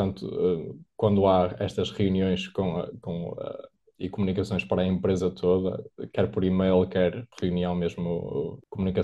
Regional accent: Portugal; moved away; Nós comemos muito bem em Portugal e depois saímos de Portugal e tudo o resto é, enfim. E a mesma coisa com o clima, porque nós temos um clima excelente em Portugal, mesmo durante o inverno.

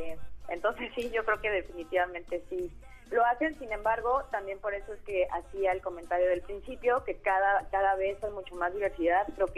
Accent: Mexico City, Mexico; soy música de la Ciudad de México

